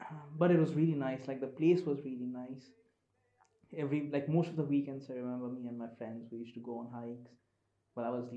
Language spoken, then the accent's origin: English; Nepal; English is a second language; Growing up in Nepal was fun, yeah. It was very carefree.